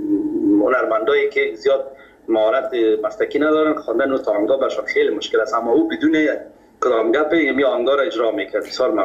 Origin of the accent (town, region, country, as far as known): Kabul, Afghanistan